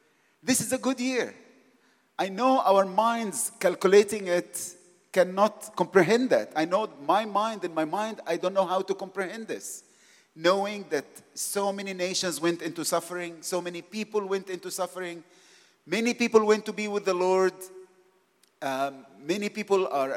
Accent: Cairo, Cairo Governorate, Egypt; because she's from the Cape and I'm from Cairo

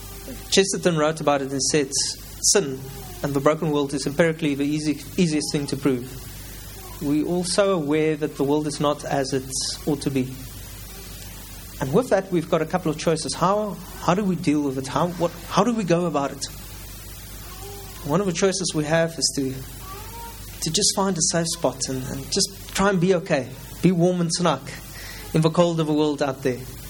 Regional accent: Cape Town, Western Cape, South Africa; I'm from Cape Town, sunny Cape Town.

